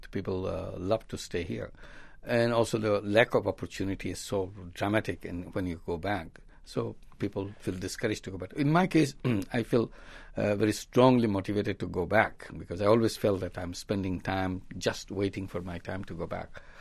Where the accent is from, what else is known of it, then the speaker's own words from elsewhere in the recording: Chittagong, Chittagong Division, Bangladesh; I have gone back to my hometown, Chittagong, and I joined Chittagong University as a teacher.